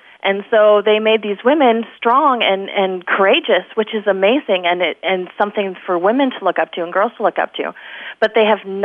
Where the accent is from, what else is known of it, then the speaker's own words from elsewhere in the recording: Hawaii, United States; I'm from Hawaii. I was born in Hawaii, and I was really excited about the Hawaii aspect of it.